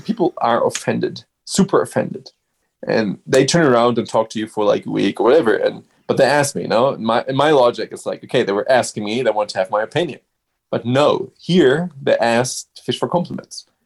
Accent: Netherlands; English is a second language; also born or lived in Germany; And I'm from the Netherlands or Germany or both, actually, but more from the Netherlands. And we are super direct.

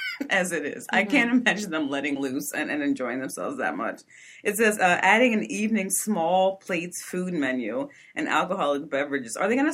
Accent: New York, United States; I'm not even, I am a New Yorker. I'm not even 100% sure what's over there.

